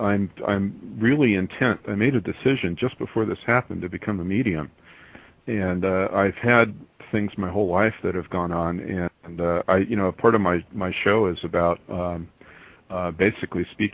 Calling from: Shingle Springs, California, United States; I'm out of Shingle Springs, California, up in the Sierra Nevadas.

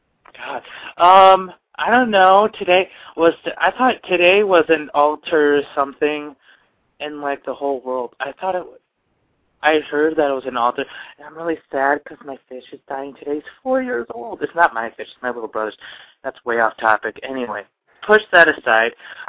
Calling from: California, United States; I'm calling from California.

